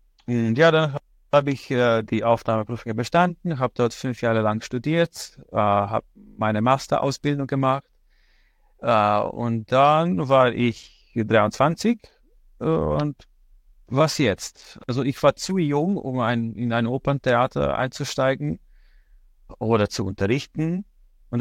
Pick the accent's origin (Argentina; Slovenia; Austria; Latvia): Slovenia; ich komme aus Slowenien ursprünglich